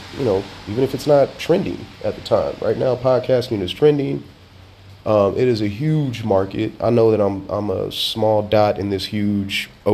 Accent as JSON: {"language": "English", "town": "Sacramento", "region": "California", "country": "United States", "said": "as y'all know, I'm from Sac, from Sacramento."}